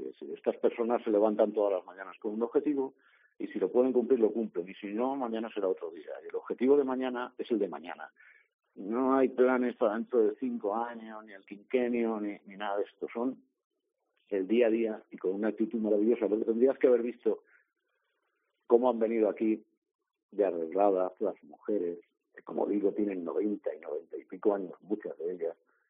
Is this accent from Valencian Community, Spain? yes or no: yes; Valencian Community, Spain; now in Ávila, Spain; Yo el año pasado me vine a vivir a Ávila, en lo que cuando lo cuento aquí llaman el viaje inverso, ¿no? Porque yo soy valenciano y digo, me he venido a vivir a Ávila por voluntad propia y porque me gusta Ávila.